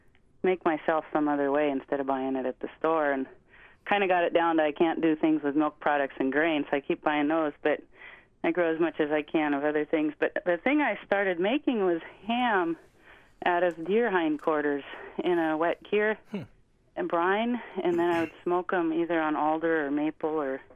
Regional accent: Alaska, United States; Hi, I grew up in Southeast, and I ate fish and deer and everything from the land

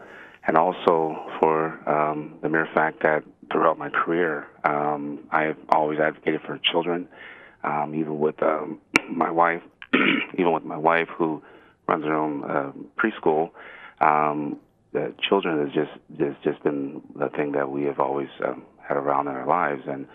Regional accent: Anchorage, Alaska, United States; I grew up here in Anchorage, Alaska.

